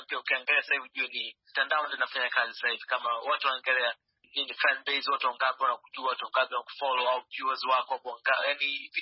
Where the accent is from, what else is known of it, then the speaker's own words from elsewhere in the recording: Tanzania; kama natoka Tanzania